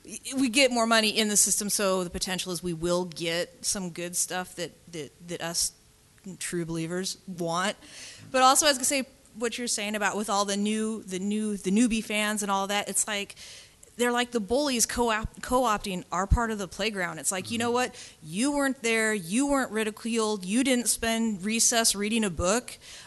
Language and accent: English; Omaha, Nebraska, United States; I'm from Omaha, Nebraska.